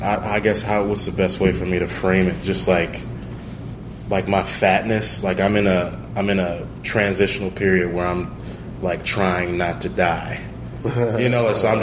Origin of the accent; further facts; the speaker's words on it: Maryland, United States; I mean, I'm originally from the Maryland, D.C. area, and a lot of aspects of it seems like home to me